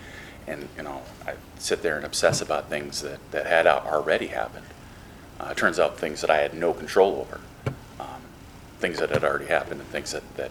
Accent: North Dakota, United States; now in Tampa, United States; I just moved to Tampa just a little under 2 months ago. So this is my first time at the meeting. I'm originally from North Dakota.

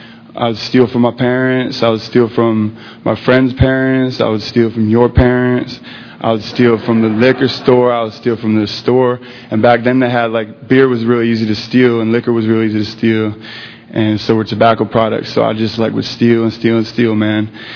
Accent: Sacramento, California, United States; born there; I was born in 1982 in California, Sacramento.

